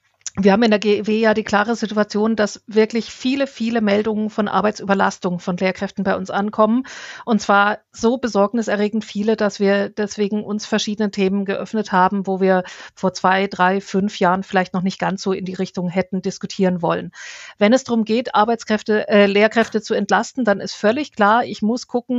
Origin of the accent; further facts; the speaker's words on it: Kirchzarten, Baden-Württemberg, Germany; ich komme ja aus Freiburg, dort, wo ich aufgewachsen bin, in Kirchzarten